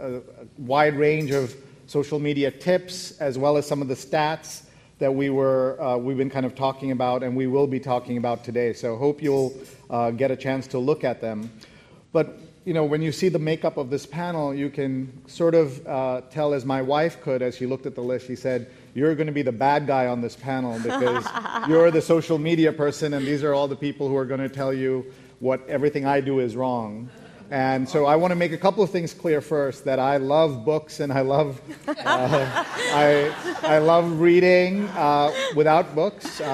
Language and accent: English; New York, United States; I'm here from New York, and I love coming to Boston, and I'm here just for a few hours